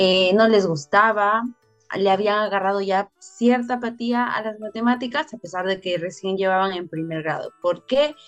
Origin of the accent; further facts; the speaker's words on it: Peru; Además de que en mi país, en el Perú, el pensamiento matemático está enfocado en lo que es la resolución de problemas.